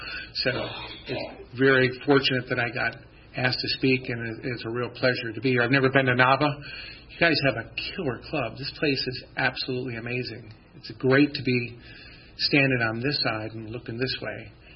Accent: Syracuse, New York, United States; born there; I was born in Syracuse, New York, and born into a Sicilian-American family in the shadows of two unbelievably athletic older brothers.

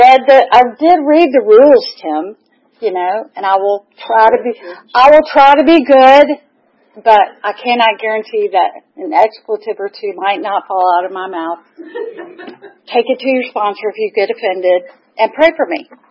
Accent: Atlanta, Georgia, United States; Just briefly, I was born here in Atlanta.

